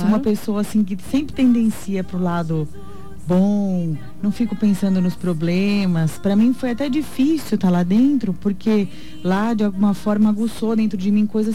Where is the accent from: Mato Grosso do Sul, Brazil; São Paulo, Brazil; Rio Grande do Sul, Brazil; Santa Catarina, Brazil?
Mato Grosso do Sul, Brazil; Dourados; Eu sou daqui de Dourados.